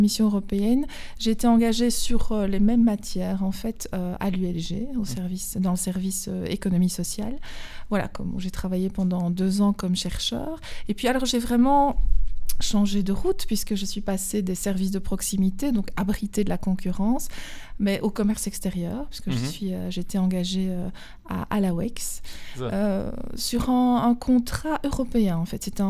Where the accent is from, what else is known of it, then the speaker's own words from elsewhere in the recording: Ougrée, Wallonia, Belgium; born there; Eh bien, moi, je suis liégeoise. Je suis née à Ougré, j'habite à Metz, mais je fais mes études universitaires à Mons.